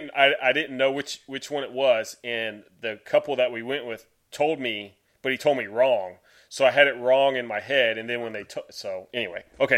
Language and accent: English; Texas, United States; Cause, we're from Texas.